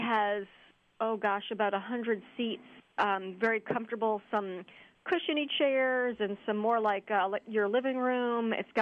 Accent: New Orleans, Louisiana, United States; It is. I am born and raised in New Orleans.

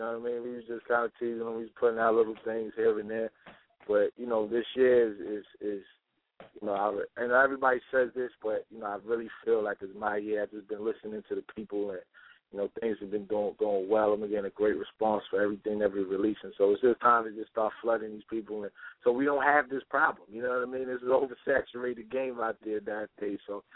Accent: Queens, New York, United States; Oh, well, I'm from Queens, New York, Left Rack City to be exact.

